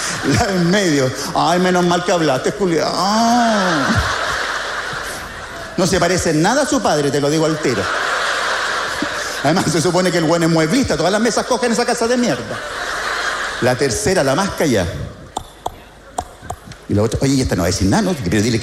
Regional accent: Talca, Maule, Chile; Yo les conté, yo me crié en Talca.

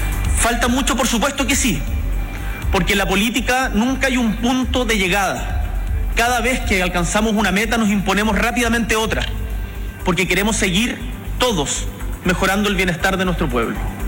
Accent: Chile; Como chilenos y chilenas, tenemos motivos para estar orgullosos de nuestro país

